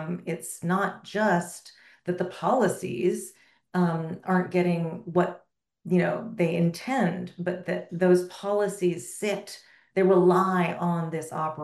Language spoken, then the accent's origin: English; Oakland, California, United States; I had an experience in my hometown in Oakland, California, where I had a home invasion